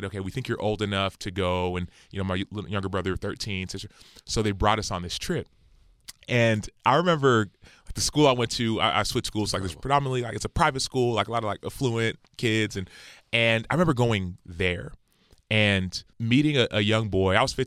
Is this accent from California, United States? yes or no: no; Dallas, Texas, United States; born there; my parents were born and raised in Nigeria. I was born in Dallas, Texas.